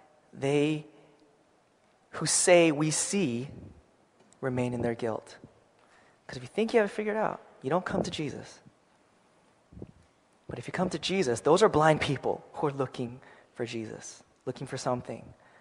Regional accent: Seattle, Washington, United States; But I'm from Seattle, so God's still working in Seattle, praise the Lord.

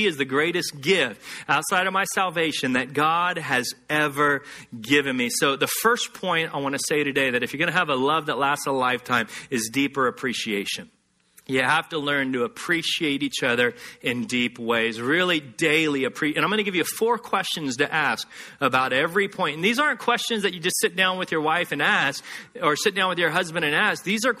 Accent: Texas, United States; Trailer parks in Carlsbad are like Beverly Hills compared to the trailer park I grew up in West Texas.

